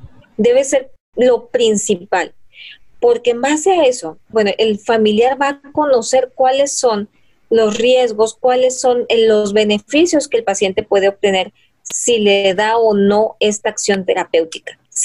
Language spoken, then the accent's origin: Spanish; Mexico; incluso como mexicanos, somos muy reacios a hablar de la muerte.